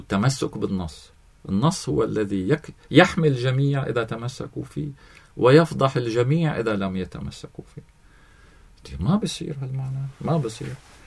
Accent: Lebanon; وانا لبناني شاطر، لبناني شاطر

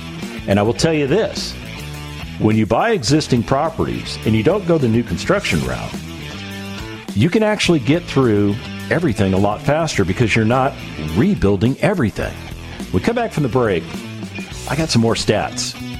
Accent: United States; I mean, I'm an American.

